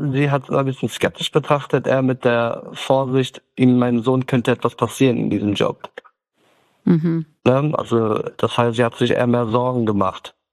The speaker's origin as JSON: {"language": "German", "region": "Kars Province", "country": "Turkey", "said": "Also wir sind ja Kurden aus der Türkei. Wir kommen ja aus der Grenze Armenien, aus Kars 36."}